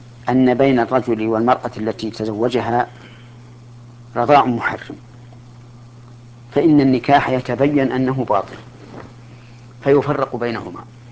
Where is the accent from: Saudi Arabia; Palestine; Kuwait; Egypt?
Saudi Arabia; لكن عندنا في السعودية